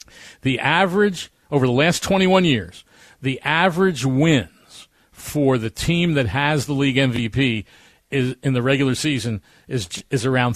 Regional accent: East, United States; also born or lived in St. Louis; I mean, I grew up in the East, so I was kind of a Penn State guy.

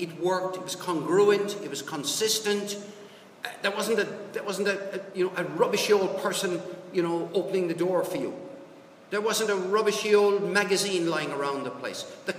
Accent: Cork, Munster, Ireland; We come from Cork. The River Lee in Cork is getting better, right?

